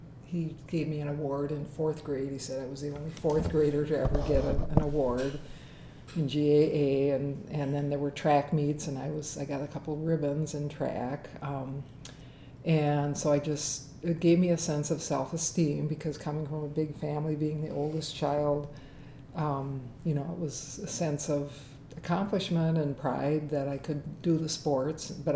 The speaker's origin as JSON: {"language": "English", "town": "Madison", "country": "United States", "tie": "born or raised there", "said": "Well, I was born in Madison. My parents were married right after World War II and settled in Madison. And so I was born at St. Mary's Hospital, and I grew up on Buckeye Road."}